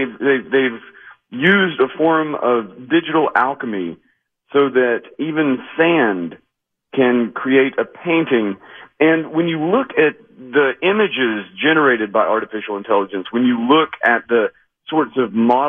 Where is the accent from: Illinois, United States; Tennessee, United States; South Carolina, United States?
Tennessee, United States; Knoxville; comes from my hometown of Knoxville, Tennessee